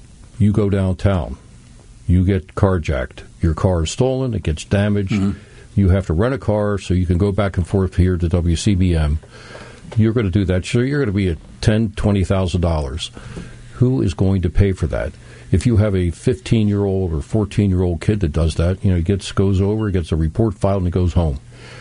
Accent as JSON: {"language": "English", "town": "Edgemere", "region": "Maryland", "country": "United States", "said": "You know, I'm from Edgemere, Sparrows Point area."}